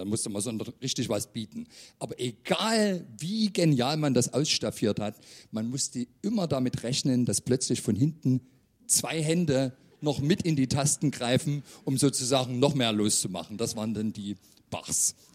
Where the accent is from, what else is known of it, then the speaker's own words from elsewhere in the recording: Leipzig, Saxony, Germany; Ich selber bin Leipziger